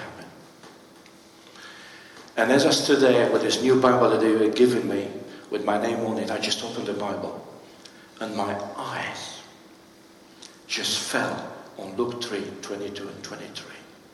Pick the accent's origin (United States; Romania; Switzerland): Romania; Timișoara, Timiș County; Timișoara, I went with a view, with other Christian young people from my church at that time, from my hometown, to be baptized.